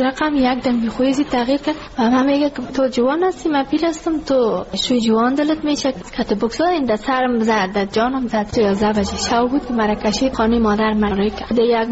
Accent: Ghazni, Afghanistan; now in Kabul, Afghanistan; شکر خدا ناشکری نمیکدم که ما کابل آمده از غزنی هستم

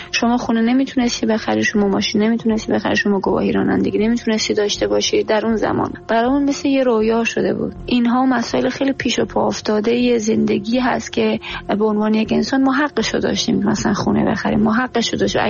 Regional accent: Iran; ماهایی که در ایران به دنیا اومدیم، ما ایرانو دوست داریم، زادگاه ماست، نمیتونیم فراموش بکنیم. دوستانی داشتیم، کودکی داشتیم، نوجوانی داشتیم

